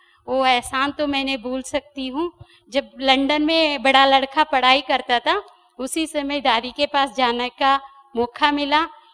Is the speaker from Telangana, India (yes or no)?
yes; Warangal, Telangana, India